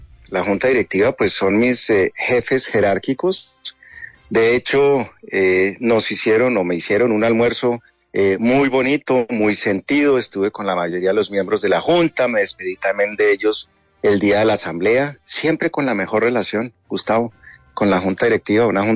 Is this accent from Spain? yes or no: no; Colombia; Eso es lo que uno quiere como colombiano y a eso le estoy apuntando